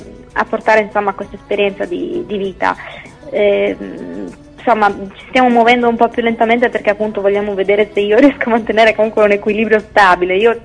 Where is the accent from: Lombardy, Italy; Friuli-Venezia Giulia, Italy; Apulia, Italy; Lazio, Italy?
Friuli-Venezia Giulia, Italy; sono friulana, ho appena iniziato